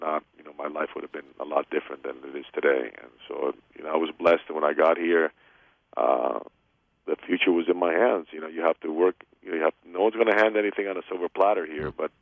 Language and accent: English; Florida, United States; also born or lived in Havana, Cuba; now in Los Angeles, United States; I live in Los Angeles, yeah. But I was born in Havana, grew up in South Florida, and still have a home there